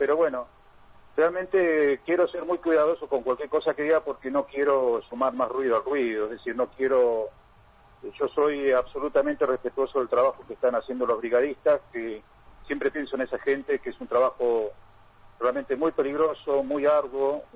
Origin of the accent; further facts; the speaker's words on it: Tierra del Fuego, Argentina; aquellos que somos fueguinos, y en esto incluyo no solo a los que hemos nacido aquí